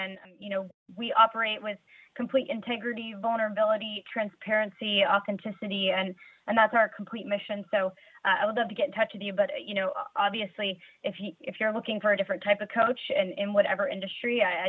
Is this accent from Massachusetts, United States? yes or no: yes; Boston, Massachusetts, United States; also born or lived in North Carolina / San Diego; I'm in California, but I've lived all over the country. I'm from Boston originally. I've lived in North Carolina. I've lived in San Diego. I'm now here in the Bay Area.